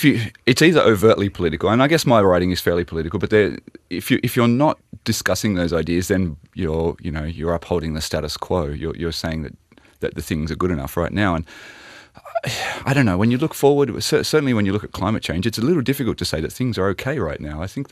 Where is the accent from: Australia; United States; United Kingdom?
Australia; as an Australian, you know, and I live in Brisbane. I live on a fifth floor in an apartment building.